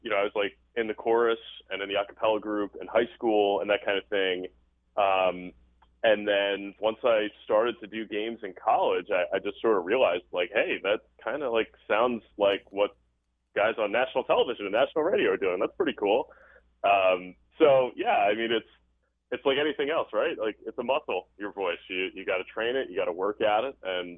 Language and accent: English; Philadelphia, Pennsylvania, United States; now in Altoona, United States; Well, I'm from Philadelphia, so, you know, working in Trenton actually was sort of a nice situation, about a 40-minute drive.